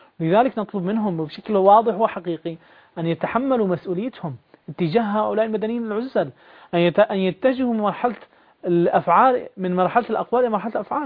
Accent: Syria; نحن كشعب سوري قبل أي شيء

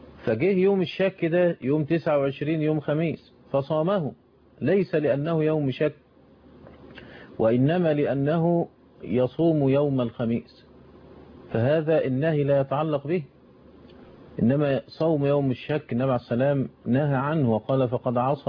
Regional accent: Egypt; عندنا في مصر هنا

